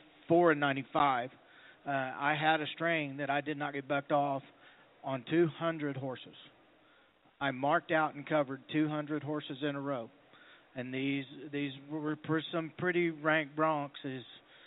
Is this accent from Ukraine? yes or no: no; Texas, United States; He recognized that I was from Texas. I walked in, he heard the accent, he saw the bow in my legs